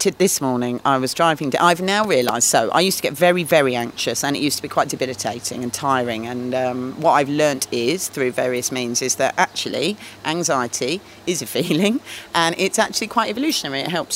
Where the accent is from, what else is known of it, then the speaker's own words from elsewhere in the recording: London, United Kingdom; I get off the train even from London, and I get off and it's home, which is interesting, because I'm very proud of being a Londoner. It feels like home here.